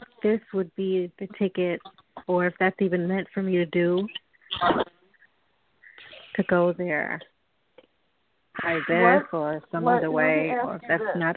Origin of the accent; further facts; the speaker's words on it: New York, United States; I'm not that familiar with it because I'm from New York.